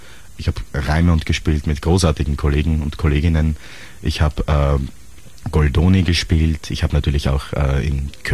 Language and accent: German; Vienna, Austria; Ich selbst bin Wiener, war immer Wiener, bin begeisterter Wiener, bin sicher ein bisschen ranzert, wie man so sagt, wie die Wiener sind.